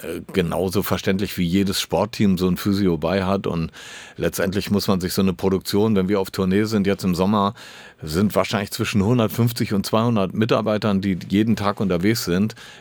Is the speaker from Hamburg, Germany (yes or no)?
no; Düsseldorf, North Rhine-Westphalia, Germany; Aber was deutsche Städte angeht, war mir immer klar, dass Düsseldorf meine Heimat ist.